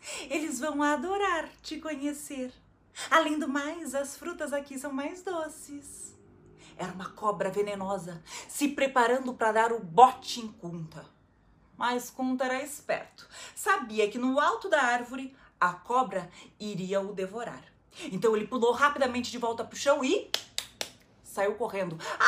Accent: Curitiba, Paraná, Brazil; Quer dizer, guri é por minha conta, porque eu sou de Curitiba.

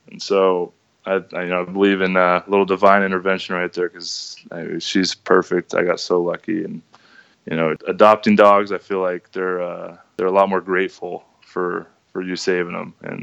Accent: California, United States; You know, I'm from California. I went to school in Vegas. I love the desert.

